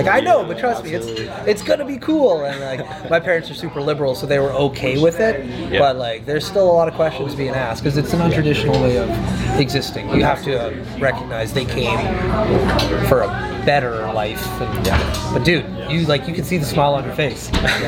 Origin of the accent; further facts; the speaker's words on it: Fort McMurray, Alberta, Canada; I'm from Fort McMurray